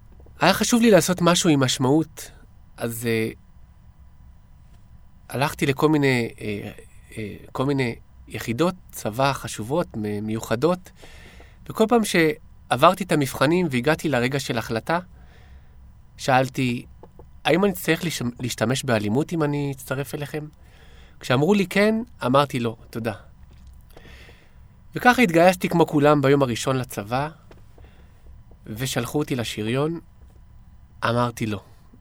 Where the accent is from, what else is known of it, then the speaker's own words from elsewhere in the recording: Ofakim, Southern District, Israel; אני זוכר את עצמי כילד חופשי בגבעות של אופקים.